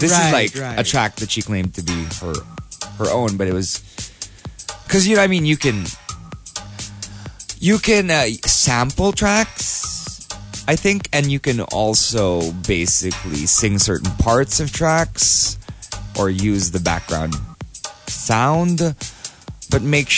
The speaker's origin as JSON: {"language": "English", "country": "Philippines", "said": "I'm a Filipina"}